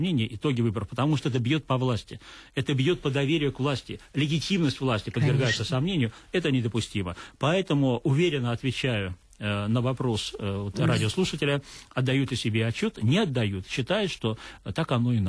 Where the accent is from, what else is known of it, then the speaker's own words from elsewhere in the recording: Saint Petersburg, Russia; как в моем родном городе Петербурге